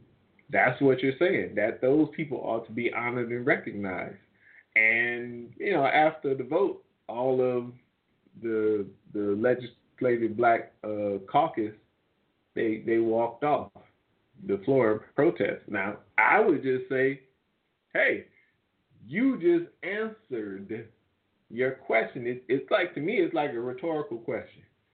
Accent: New Orleans, Louisiana, United States; now in San Francisco Bay Area, United States; I mean, because I am from New Orleans, and so I follow these things

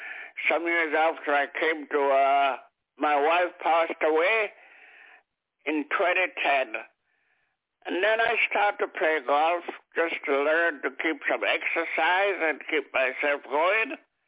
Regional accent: Clarendon, Jamaica; born there; I was born in one of the parishes of Clarendon and St. Anne. The river divided the parish of St. Anne from Clarendon, and I was born in the Indian town in the Clarendon side of the river.

